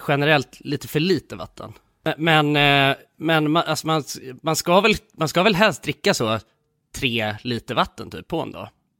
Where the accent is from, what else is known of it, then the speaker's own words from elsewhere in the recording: Sweden; jag är svensk.